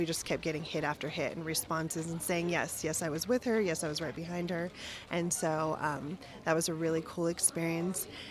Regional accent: Vail, Arizona, United States; I'm from Vail, Arizona.

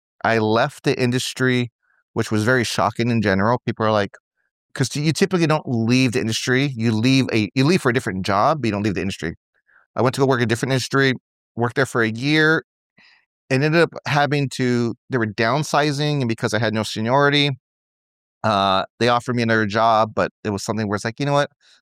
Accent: Tucson, Arizona, United States; I grew up in Tucson, Arizona. Didn't have a really good childhood

